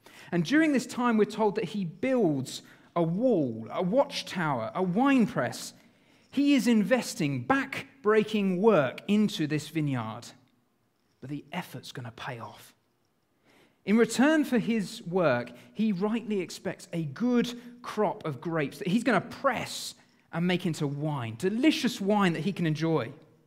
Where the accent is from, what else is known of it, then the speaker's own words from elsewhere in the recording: England, United Kingdom; And being English, I thought, potatoes.